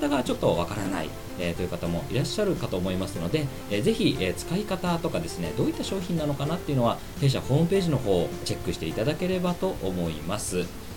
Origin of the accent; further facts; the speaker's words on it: Nerima, Tokyo, Japan; 実際にね、僕が生まれ育った時は大根やってるとこってあんまないんですよ。逆にキャベツなんですよ